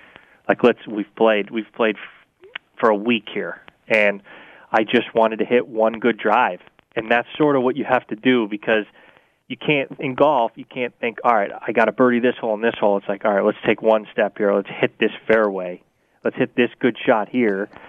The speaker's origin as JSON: {"language": "English", "region": "Vermont", "country": "United States", "tie": "born or raised there", "said": "I grew up in Vermont with winter too, so I had, you know, 4 to 5 months of no golf."}